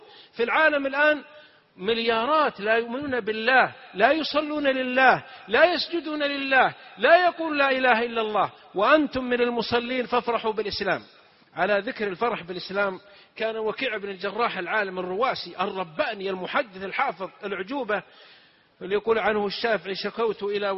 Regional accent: south, Saudi Arabia; نكتة عندنا من السعودية من الجنوب، واحد من جماعتنا من قبيلتنا

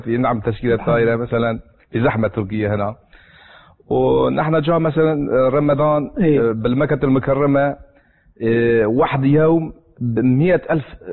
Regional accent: Turkey; Arabic is a second language; ولكن نحن من تركيا نروح بلد ثاني العقل وراء

